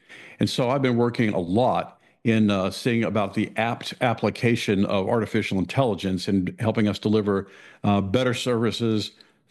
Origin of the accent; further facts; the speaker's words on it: Phoenix, Arizona, United States; born there; But I was born out in Phoenix, Arizona, in the desert, wandered around.